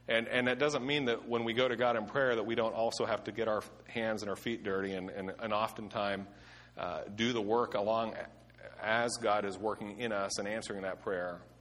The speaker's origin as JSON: {"language": "English", "region": "Pennsylvania", "country": "United States", "tie": "born or raised there", "said": "I grew up in Western PA, so I can say this."}